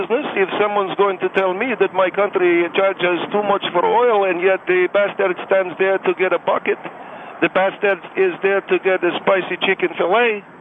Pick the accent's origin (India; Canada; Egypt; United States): Egypt; Alexandria, Alexandria Governorate; Yes, ma'am, I'm from Alexandria, Egypt, yes.